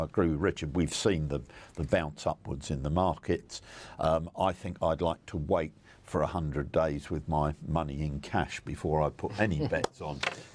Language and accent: English; United Kingdom; I see an awful lot of explaining to us as British people what the difficulties are